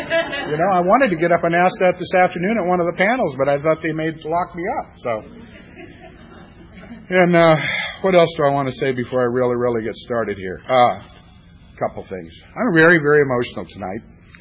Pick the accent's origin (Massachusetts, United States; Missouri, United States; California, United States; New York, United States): California, United States; Of course, I come from Southern California. That's kind of, you know, that's where the granola AA is